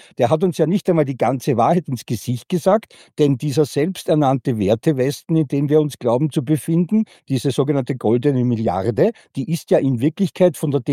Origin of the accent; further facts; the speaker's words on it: Austria; Und da warne ich jetzt als Österreicher einen Schritt danach.